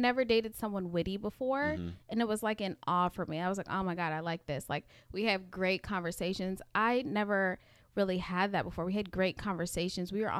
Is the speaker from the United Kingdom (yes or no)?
no; Jamaica; because I'm Jamaican